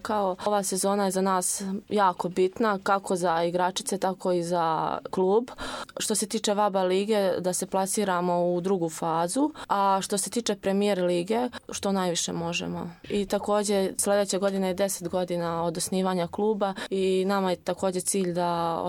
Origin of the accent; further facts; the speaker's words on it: Bijelo Polje, Bijelo Polje Municipality, Montenegro; Ja dolazim iz Crne Gore, tačnije iz Bijelog Polja. Imam 22 godine.